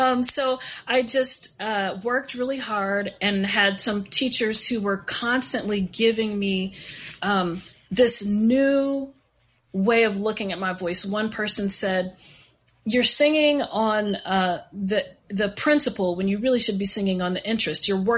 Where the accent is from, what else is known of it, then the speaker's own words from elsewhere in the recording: the South, United States; So I grew up in the South and started singing in a small Black Baptist church.